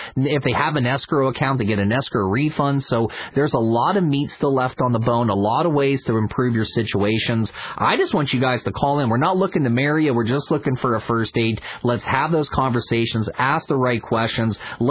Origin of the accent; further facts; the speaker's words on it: West Virginia, United States; I'm originally from West Virginia. I used to listen to WMAL growing up, so this one means a lot.